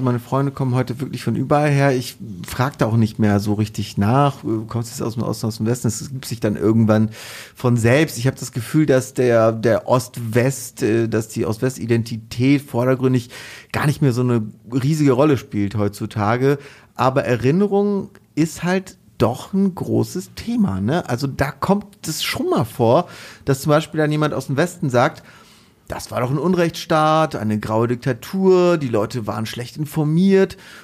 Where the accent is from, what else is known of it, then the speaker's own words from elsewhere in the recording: Poland; ich komme aus Polen